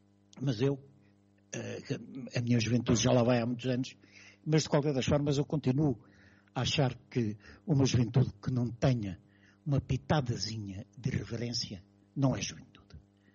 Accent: Coimbra, Portugal; Eu nasci em Coimbra, vivi em Coimbra até ser...

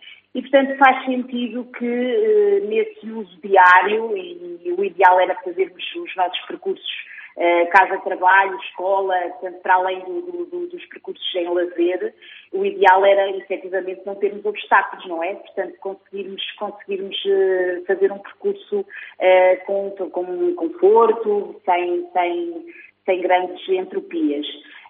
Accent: Oiã, Aveiro, Portugal; now in Aveiro, Portugal; pela cidade de Aveiro, vivo cá há cerca de 25 anos, sou natural de Oiã, Oliveira do Bairro. Estudei em Lisboa, portanto tive alguns os anos de licenciatura fora daqui, mas já estou cá a trabalhar há cerca de 20 anos.

